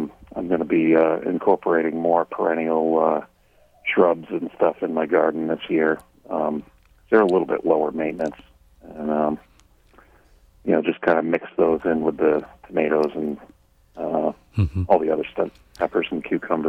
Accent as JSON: {"language": "English", "region": "Northeast", "country": "United States", "lives_now": "Colorado, United States", "said": "Like, I come from the Northeast, and I thought we got a lot of snow here."}